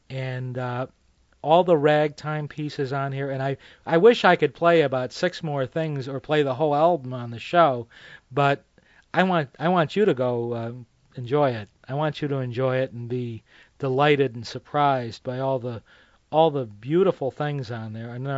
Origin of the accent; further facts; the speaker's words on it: United States; And I know I'm going to mess up his name because I am so American.